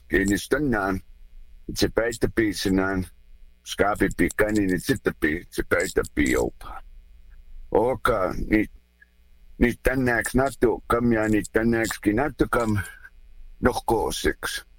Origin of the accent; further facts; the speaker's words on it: Browning, Montana, United States; You know, I'm from Browning, Montana, and that's the proper way I was taught to introduce myself, where I come from.